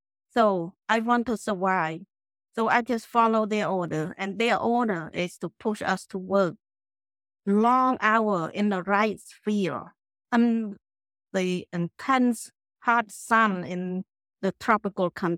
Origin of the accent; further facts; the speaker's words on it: Cambodia; English is a second language; So I left my family behind and left my hometown. So I went to Phnom Penh to attend college. While I was away from home in 1975, the very bad thing happened to Cambodia.